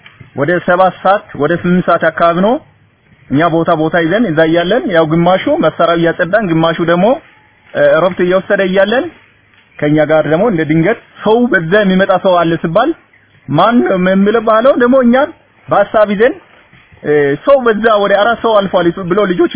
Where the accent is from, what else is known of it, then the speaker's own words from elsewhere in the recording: Southern Nations, Nationalities, and Peoples' Region, Ethiopia; ተወልጄ ያደኩት ጋሞጎፋ ዞን ውስጥ ነው።